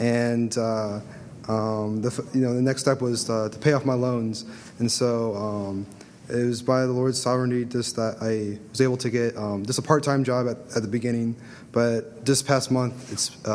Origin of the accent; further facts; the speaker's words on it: Champaign, Illinois, United States; I'm from Champaign, and just like the rest of them.